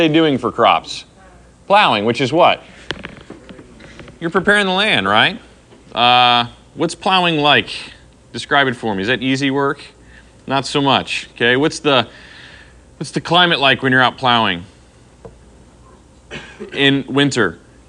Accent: Texas, United States; now in Fresno, United States; I grew up in Texas in totally different climate.

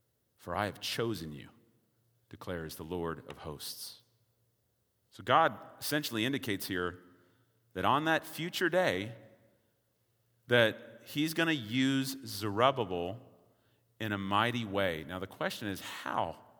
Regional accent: Texas, United States; Now, I'm from Texas. I've seen some hail.

